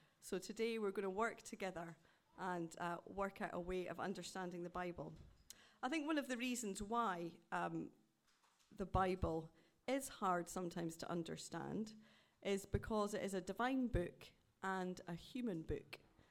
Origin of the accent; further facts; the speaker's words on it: Dundee, Scotland, United Kingdom; also born or lived in Burton-on-Trent; now in Sileby, United Kingdom; As you can tell by my accent, I'm not a Midlander. I'm not really a Northerner either. I'm much further north than that. I'm originally from Dundee in Scotland. But I have worked and lived in Burton-on-Trent, and I now work and live in Sileby, which is near Loughborough.